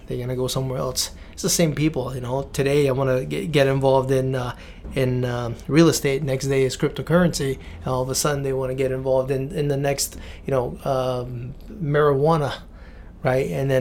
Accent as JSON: {"language": "English", "town": "Vancouver", "region": "British Columbia", "country": "Canada", "tie": "born or raised there", "said": "growing up in East Vancouver, 90s was more scary than today."}